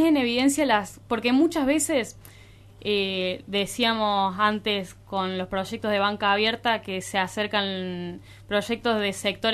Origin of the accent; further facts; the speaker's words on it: Villa María, Córdoba, Argentina; De Villa María.